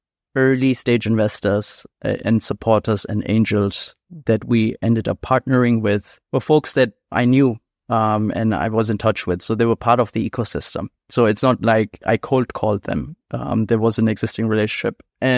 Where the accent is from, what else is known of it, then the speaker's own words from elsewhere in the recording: Dusseldorf, North Rhine-Westphalia, Germany; moved away; also born or lived in India; I was in India for a long time, although I was born and raised in Dusseldorf, Germany